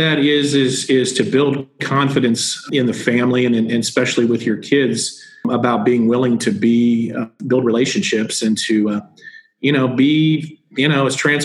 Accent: Upper Arlington, Ohio, United States; growing up in Upper Arlington, it's a huge holiday, big parade, everything like that.

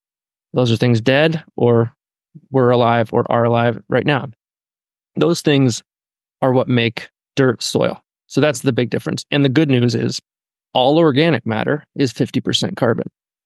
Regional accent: Ithaca, New York, United States; he's an old friend from my hometown, Ithaca, New York.

